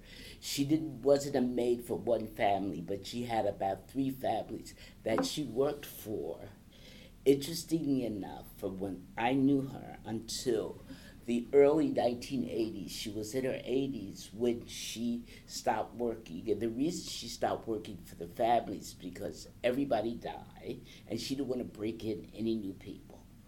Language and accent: English; Northern United States, United States; accent: Northern; we were raised in the North. We had Northern accents.